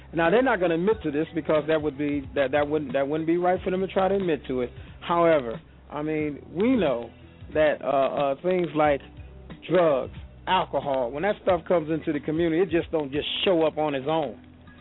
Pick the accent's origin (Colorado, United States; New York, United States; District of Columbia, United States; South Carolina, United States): New York, United States; Buffalo; also born or lived in Mississippi; I grew up in Buffalo, New York, but I also spent time from about 2.5 to 8 years old and living in Mississippi in the Delta.